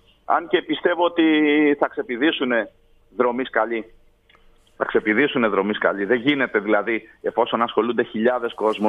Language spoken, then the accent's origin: Greek; Athikia, Peloponnese, Greece; Στο χωριό μου κάνω, 13 Μαΐου θα γίνει φέτος.